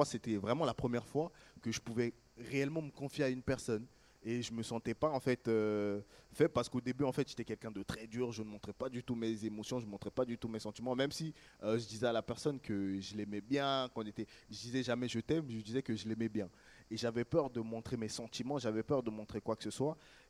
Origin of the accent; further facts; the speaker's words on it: Bobigny, Île-de-France, France; Moi, je viens de Bobigny, dans le 93, et il y a une chose qui est tacite là-bas